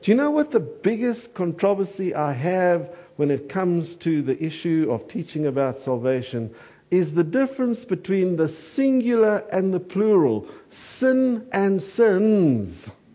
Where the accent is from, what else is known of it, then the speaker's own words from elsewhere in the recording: Gamakwe, Eastern Cape, South Africa; born there; I think my birthplace helps me a little bit. I was born in Gamakwe.